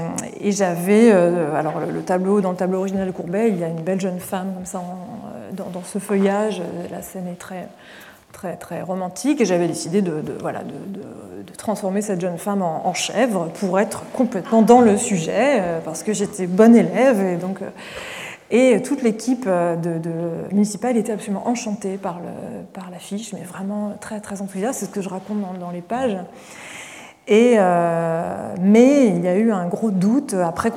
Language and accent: French; Nouvelle-Aquitaine, France; Alors j'ai grandi dans les Deux-Sèvres, des grands espaces se passent dans ce Poitou que j'ai beaucoup aimé, où je me suis beaucoup amusée enfant.